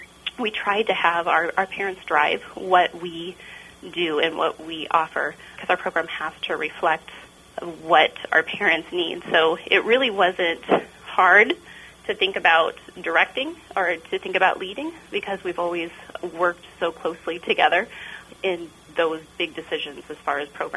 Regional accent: Iowa, United States; now in North Liberty, United States; I grew up in Southwest Iowa, Atlantic High School, is where I went to school. I moved to the Iowa City area to study at the University of Iowa.

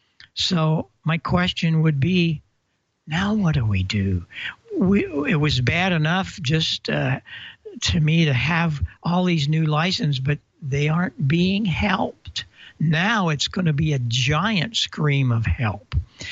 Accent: Marissa, Illinois, United States; I came back on the air in 76 in Marissa, Illinois, my hometown.

